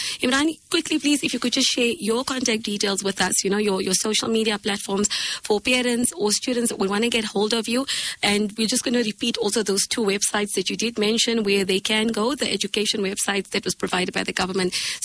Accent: South Africa; You know, we are proudly South African, and we got this.

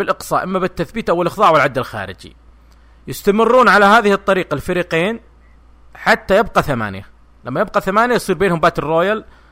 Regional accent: Saudi Arabia; السنة الهجرية الشمسية عندنا في السعودية تبدأ بسبتمبر

